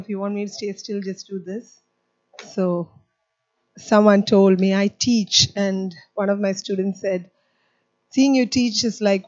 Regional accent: Kerala, India; now in Bangalore, India; I'm Indian. I'm South Indian. I come from what we call in India God's own country, Kerala. But I'm right now based in Bangalore. And so I come from a different faith background.

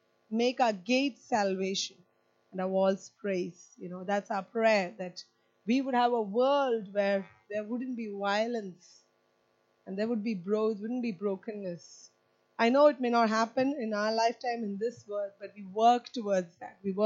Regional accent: Kerala, India; now in Bangalore, India; I'm Indian. I'm South Indian. I come from what we call in India God's own country, Kerala. But I'm right now based in Bangalore. And so I come from a different faith background.

